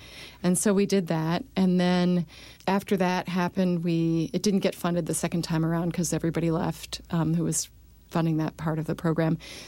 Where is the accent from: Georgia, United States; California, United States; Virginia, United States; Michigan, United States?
Michigan, United States; Lansing; Even as a child, I grew up in Lansing, uh-huh.